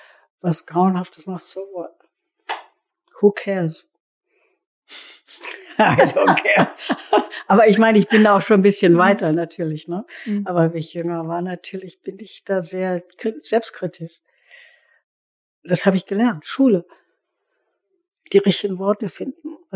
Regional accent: Germany; wir sind so konditioniert, gut zu sein, richtig, richtig, vor allem als Deutsche sowieso, richtig zu sein und selbstkritisch.

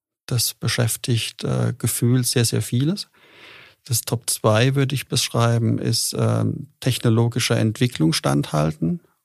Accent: Rhineland-Palatinate, Germany; Wir sind ja aus Rheinland-Pfalz.

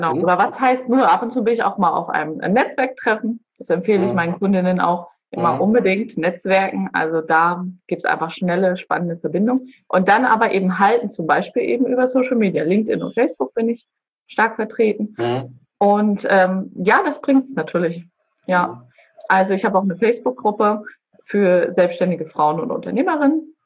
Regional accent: Boizenburg, Mecklenburg-Vorpommern, Germany; also born or lived in Baden-Württemberg; ist meine Familie hierher nach Bolzenburg gezogen. Mhm. Also gebürtig bin ich tatsächlich aus Baden-Württemberg, aber ja, verwurzelt bin ich nun mal in Mecklenburg-Vorpommern.

